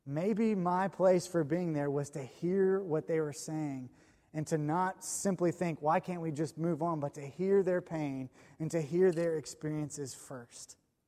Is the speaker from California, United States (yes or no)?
no; Nolensville, Tennessee, United States; I grew up in Nolensville. I grew up in a really wealthy county with an excellent school system.